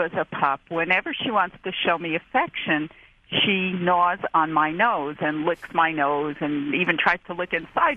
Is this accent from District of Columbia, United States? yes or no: yes; Washington, District of Columbia, United States; from Washington, D.C.